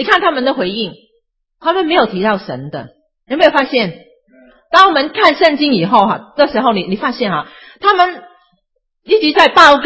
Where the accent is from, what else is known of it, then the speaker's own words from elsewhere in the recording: China; 但是我们尤其是我们中国人，因为我们五千年来很多苦难，很多天灾人祸，所以我们心里面在心里面充满害怕